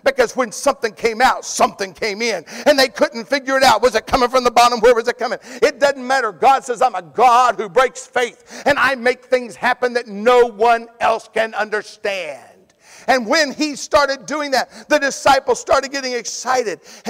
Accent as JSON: {"language": "English", "region": "Georgia", "country": "United States", "said": "listen, guys, face facts, I'm a southern preacher. I'm from Georgia. Just get with me and let's go."}